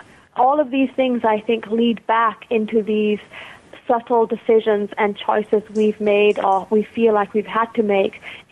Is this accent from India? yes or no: yes; India; born there; I'm Indian by birth